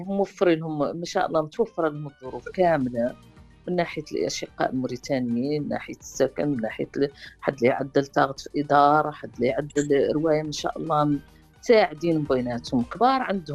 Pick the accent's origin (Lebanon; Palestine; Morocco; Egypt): Morocco; now in Mauritania; شفتي بالنسبة لنا احنا مغاربة مقيمين هون